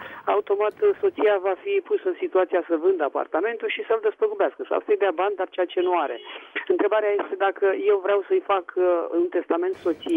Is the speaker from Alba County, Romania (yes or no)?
no; Bucharest, Romania; sunt din București.